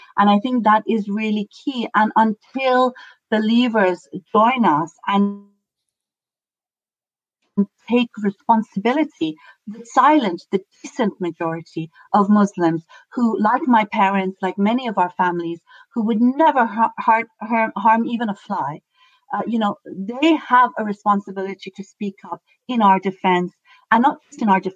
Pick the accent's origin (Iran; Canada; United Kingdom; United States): Iran; I come from Iran